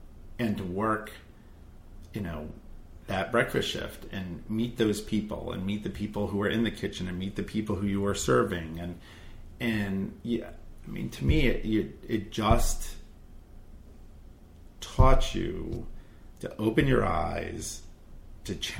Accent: Silver Spring, Maryland, United States; They happened to move here, and I grew up in Silver Spring.

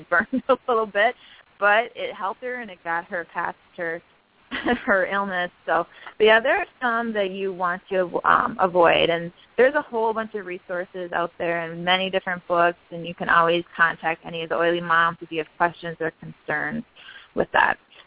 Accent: New Ulm, Minnesota, United States; I just moved back this past year to my hometown where I grew up in New Ulm.

